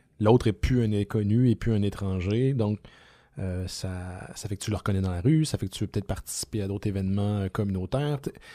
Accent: Brossard, Quebec, Canada; Je viens de Brossard, j'ai habité là très, très, très longtemps.

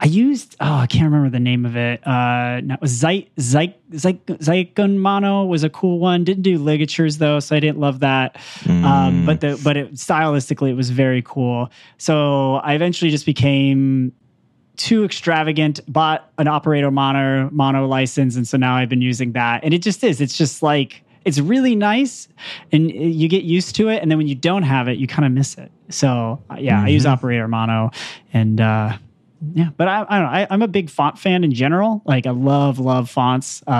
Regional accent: United States; I keep wanting to say pick six because I'm American.

